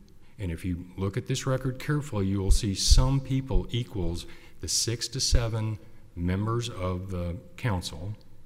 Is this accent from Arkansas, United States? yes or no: no; Austin, Texas, United States; This is my partner, Sarah James. We're from Austin, and we represent Mr. Bradley.